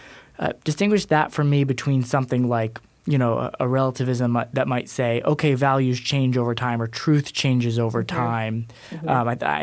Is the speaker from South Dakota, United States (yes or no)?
no; Massachusetts, United States; I mean, I'm from the North, grew up in Massachusetts.